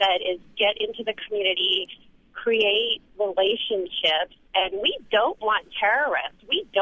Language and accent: English; United States; And I've lived in the Middle East, in Muslim countries, and when they hear I'm an American, they immediately love us